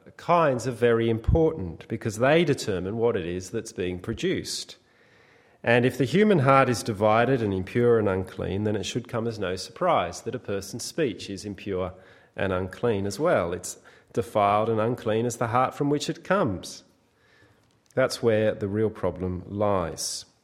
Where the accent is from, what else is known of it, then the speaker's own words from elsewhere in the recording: Australia; Growing up in Australia, summer bushfires were a fairly regular occurrence.